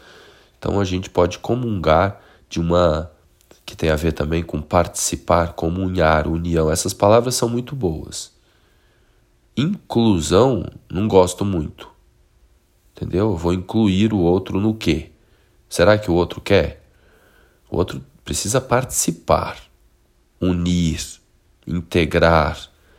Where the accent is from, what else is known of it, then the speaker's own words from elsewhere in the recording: Minas Gerais, Brazil; accent: Minas Gerais; Na época com um sotaque muito mais carregado das Minas Gerais, né?